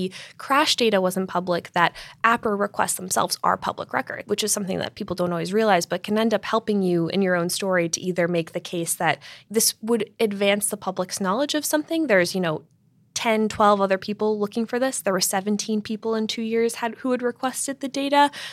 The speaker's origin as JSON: {"language": "English", "region": "Massachusetts", "country": "United States", "said": "Like I'm from Massachusetts. I've been a reporter in Massachusetts before."}